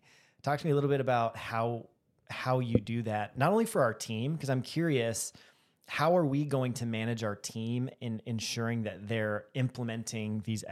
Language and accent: English; Wyoming, United States; So, I grew up in Wyoming playing golf there